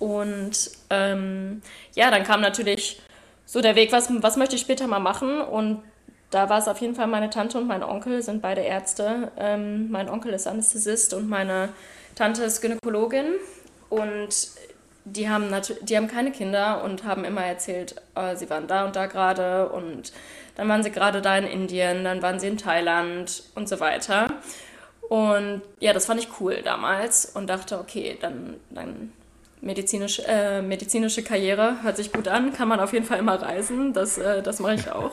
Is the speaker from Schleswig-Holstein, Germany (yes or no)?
no; Bochum, North Rhine-Westphalia, Germany; Ich bin 94 geboren, also bin jetzt im Januar 30 geworden. Mhm. Bin geboren und aufgewachsen in Bochum, also komme aus dem schönen Ruhrpott.